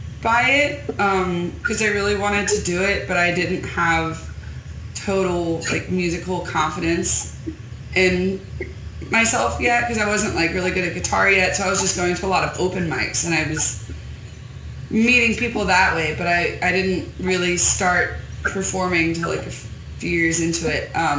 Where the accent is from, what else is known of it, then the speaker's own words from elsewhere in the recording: Newark, Delaware, United States; moved away as an adult; also born or lived in Yellowstone / Alaska / Colorado; Yeah, I'm from Newark, Delaware. I was there till I was like 22. And then I went on this whole thing of like just trying to travel around everywhere, and I moved out to Yellowstone, and then I lived up in Alaska and Colorado